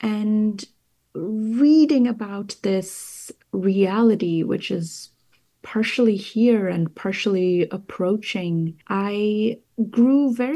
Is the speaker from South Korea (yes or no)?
no; Kolkata, West Bengal, India; A Guardian and a Thief is a novel which is set in Kolkata, India, which is my hometown.